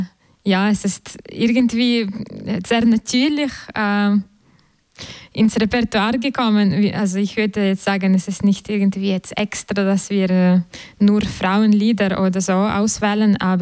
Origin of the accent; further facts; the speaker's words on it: Western Ukraine, Ukraine; auch zum Beispiel in der Ukraine, woher ich komme, aus dem Westenteil